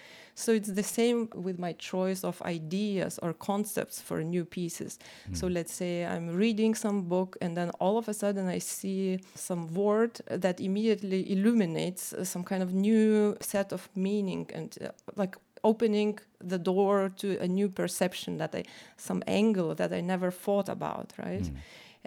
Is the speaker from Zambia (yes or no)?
no; Lithuania; And because I'm originally from Lithuania, so it's very close to home.